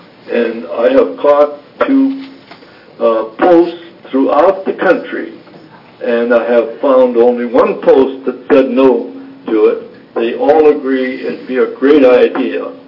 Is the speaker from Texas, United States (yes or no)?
no; Minnesota, United States; My wife came from New York State, and I came from Minnesota.